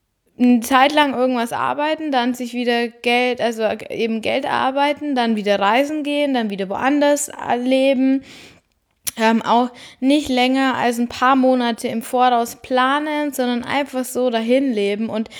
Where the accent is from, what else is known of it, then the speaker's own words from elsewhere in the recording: Bavaria, Germany; für mich als Bayerin ist es da oben echt ungewöhnlich